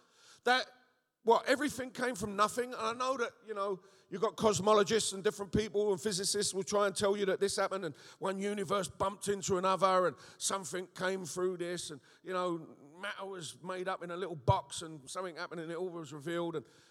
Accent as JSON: {"language": "English", "region": "London", "country": "United Kingdom", "accent": "Cockney", "said": "I'm a Cockney, right? I've got a lot of faith. I'm a West Ham supporter from the East End of London, you know."}